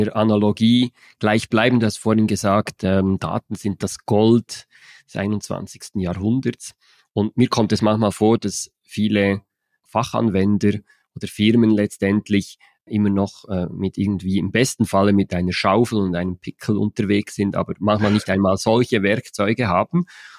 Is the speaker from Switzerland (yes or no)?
yes; Switzerland; Ihr hört's, ich komme aus der Schweiz.